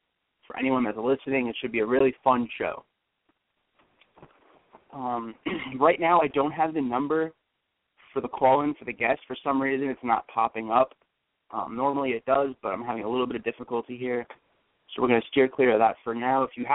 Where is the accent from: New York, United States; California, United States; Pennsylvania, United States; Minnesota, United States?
New York, United States; You know, I'm from New York. I'm a Mets fan.